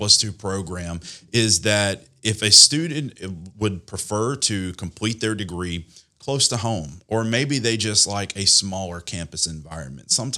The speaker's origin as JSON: {"language": "English", "town": "Tupelo", "region": "Mississippi", "country": "United States", "tie": "born or raised there", "said": "I actually grew up in Tupelo, Mississippi. That's my hometown, where I graduated high school."}